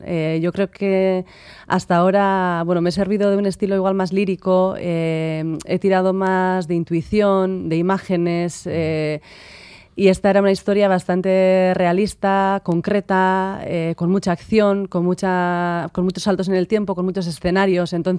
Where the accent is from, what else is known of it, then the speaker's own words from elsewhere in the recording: Elgoibar, Basque Country, Spain; Yo soy del Goibar, un pueblo industrial con muchas identidades que conviven.